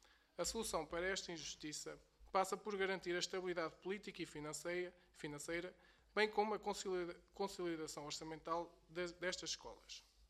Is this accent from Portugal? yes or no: yes; Pombal, Leiria, Portugal; sediada no Conselho de Pombal, distrito de Leiria, pelo qual fui eleito deputado e de onde sou natural